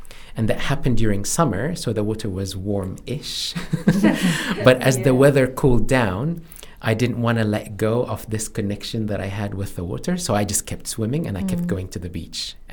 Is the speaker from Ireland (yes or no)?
no; Cairo, Cairo Governorate, Egypt; now in New Zealand; So as I mentioned, I grew up in Cairo, which is inland.